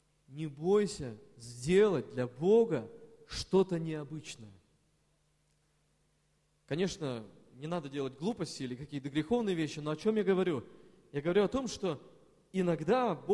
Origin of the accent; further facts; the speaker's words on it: Perm, Perm Krai, Russia; а родом я из Перми